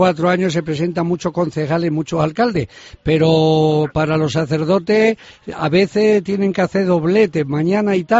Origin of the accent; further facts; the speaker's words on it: Cáceres, Extremadura, Spain; accent: Cáceres; como decimos, nuestra lengua madre cacereñina, perrinas.